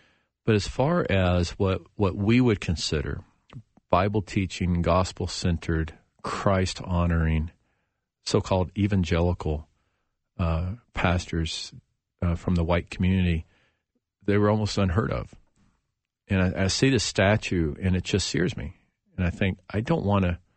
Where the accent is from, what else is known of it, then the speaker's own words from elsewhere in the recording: the South, United States; And as a man growing up in the South, with all the complexities that are part of the whole narrative there, it scares me at times.